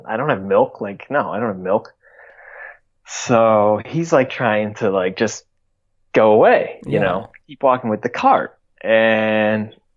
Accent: United States; accent: American; Surprised after my American accent came out of my mouth.

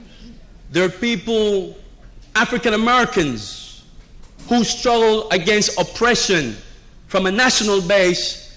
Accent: Panama; I'm from Panama. One of my grandparents from Jamaica. One of them from Martinique. And I grew up in a Spanish-speaking country.

